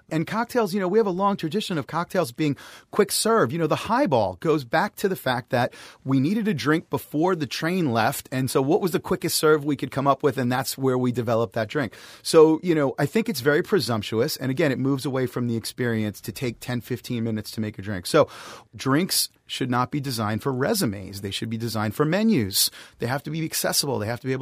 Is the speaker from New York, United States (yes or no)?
yes; New York, United States; I went to school in North Carolina, but I'm from New York, and I have a degree in mechanical engineering, believe it or not.